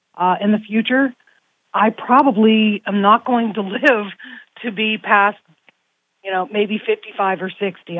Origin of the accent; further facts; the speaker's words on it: Ohio, United States; Like I said, I'm from Ohio, too.